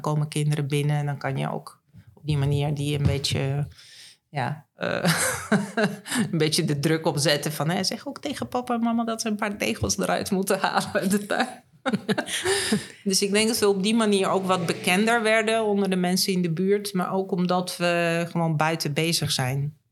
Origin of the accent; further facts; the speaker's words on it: Bulgaria; moved away; omdat ik ook zelf bioloog ben en ik ben opgegroeid in Bulgarije in het groen. Ik kom wel uit de grote stad